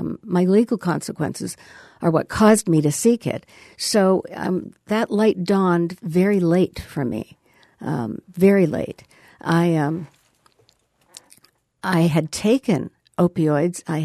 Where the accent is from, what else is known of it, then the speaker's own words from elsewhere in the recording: Canada; born there; I mean, I'm a Canadian by birth.